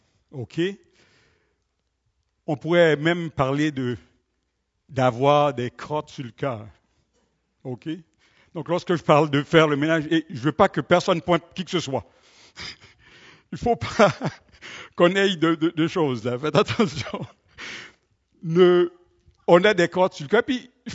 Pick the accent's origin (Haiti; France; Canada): Haiti; moved away; Plus de 40 ans que je suis parti d'Haïti.